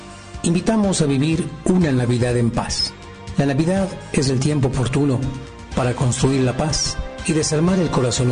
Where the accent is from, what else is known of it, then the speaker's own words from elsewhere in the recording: Ecuador; como ecuatorianos, miembros de una misma familia